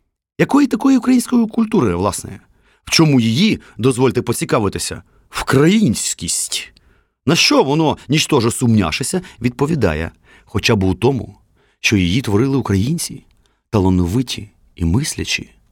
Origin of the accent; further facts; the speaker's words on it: Kyiv, Ukraine; От я народився і виріс у Києві.